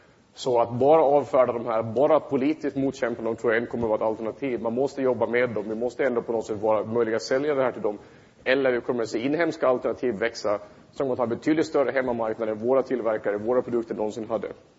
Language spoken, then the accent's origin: Swedish; Åland, Finland; Jag är från Åland, jag kan räkna den dosen.